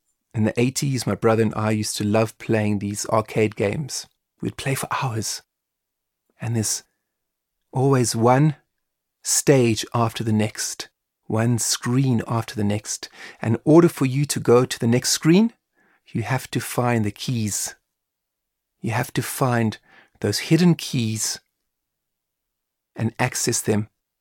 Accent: South Africa; So even though I'm half Irish, I wasn't brought up in Ireland. I was brought up in South Africa.

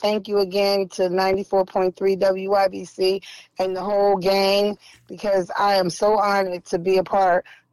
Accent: New Haven, Connecticut, United States; also born or lived in Meriden; No, I'm actually from Meriden, Connecticut.

